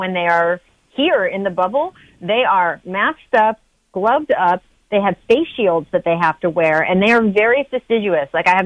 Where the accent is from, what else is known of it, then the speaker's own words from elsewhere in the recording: Maryland, United States; you guys know I'm from Montgomery County. That's where I grew up. I worked, of course, in D.C. for at least 10 years after college